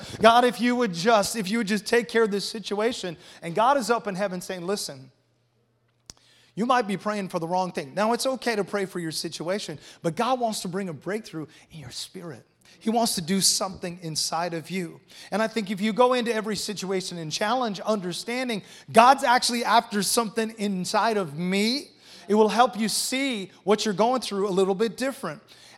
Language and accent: English; West Coast, United States; I got to let you know that we are from the West Coast.